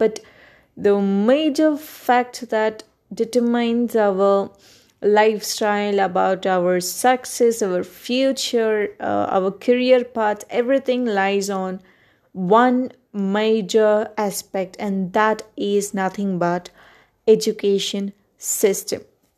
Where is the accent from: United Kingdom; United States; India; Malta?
India; Karnataka; first language Kannada; English is a second language; the podcast that I made in Kannada, which is my mother tongue. So this would be my first podcast in English